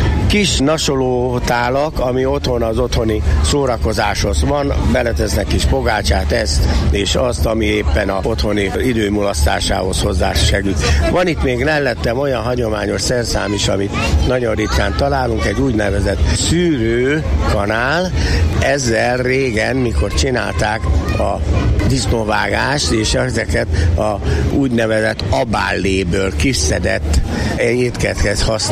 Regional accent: Hungary; így a Felső-Tisza vidékéről származom, és a Felső-Tisza vidéken egy tekenőnek mondják a teknőt

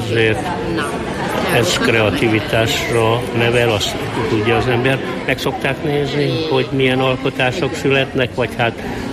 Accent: Mezőkövesd, Borsod-Abaúj-Zemplén, Hungary; Ide valósi vagyok, hogy nagyon jól tudom, hogy milyen.

